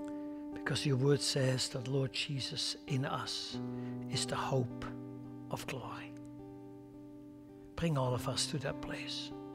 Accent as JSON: {"language": "English", "country": "Switzerland", "accent": "Swiss", "second_language": "English", "said": "I will always keep my Swiss accent."}